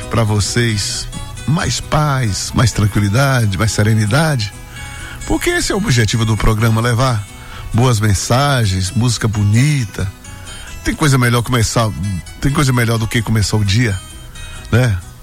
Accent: Arapiranga, Bahia, Brazil; moved away as an adult; also born or lived in Salvador; A primeira música que eu compus quando eu saí de Arapiranga, fui morar em Salvador, com meus 20 anos de idade.

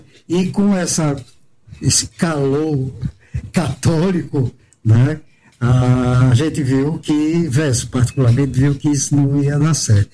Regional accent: Mossoró, Rio Grande do Norte, Brazil; now in Natal, Brazil; Coisas que não imaginava encontrar aqui em Natal, como realmente aqui em Natal, para mim, que vinha de Mossoró, eu achava tudo muito devagar.

